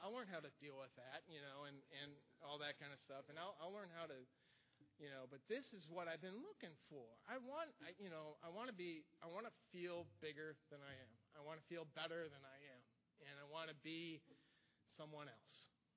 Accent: Milwaukee, Wisconsin, United States; I grew up in Milwaukee, Wisconsin

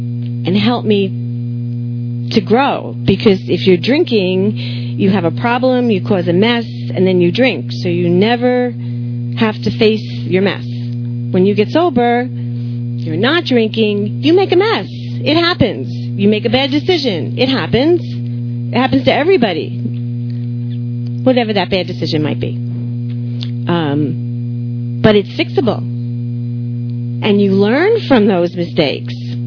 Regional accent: New England, United States; now in Florida, United States; That's the truth. I'm from New England. I like it when it's cold. I'm not so happy when it's hot.

